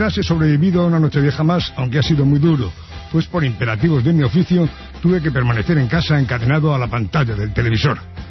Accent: Madrid, Community of Madrid, Spain; Pero así somos los madrileños

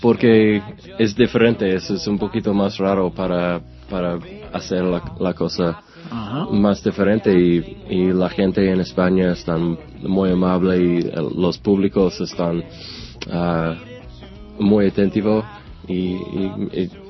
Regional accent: Florida, United States; Spanish is a second language; now in Nashville, United States; soy de Florida y viviendo en Nashville, Tennessee ahora.

